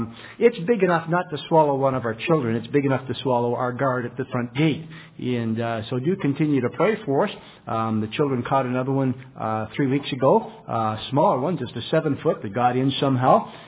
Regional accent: Orillia, Ontario, Canada; I'm from Orillia, Ontario.

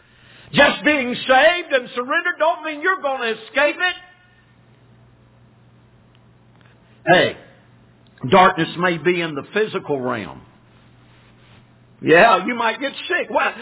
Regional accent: the South, United States; I'm from the South.

